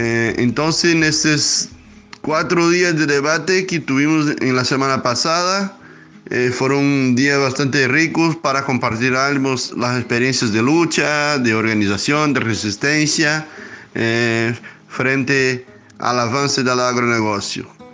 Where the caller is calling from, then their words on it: Brazil; Un saludo especial desde Brasil. … Soy dirigente del Movimiento de Pequeños Agricultores y también como campesino.